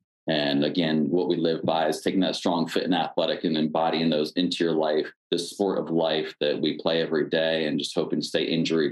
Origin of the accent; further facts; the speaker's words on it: Pennsylvania, United States; I'm originally from Pennsylvania, met a guy who was also from Pennsylvania